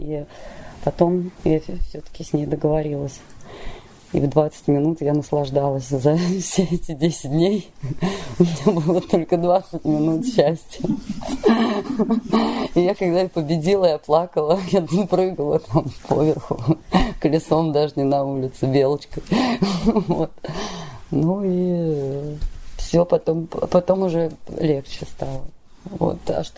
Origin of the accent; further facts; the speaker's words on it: Moscow, Russia; я из Москвы.